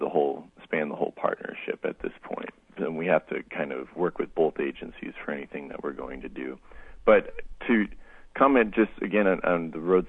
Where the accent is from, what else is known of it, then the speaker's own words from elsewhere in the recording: Minnesota, United States; had a good friend from I grew up with in Minnesota that was willing to do it with me.